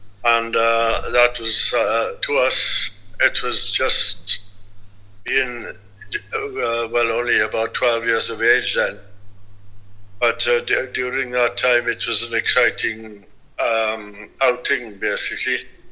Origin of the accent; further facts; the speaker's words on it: Llandybie, Wales, United Kingdom; I was born in King's Road in Llandybiam on the 5th of the 4th, 1932.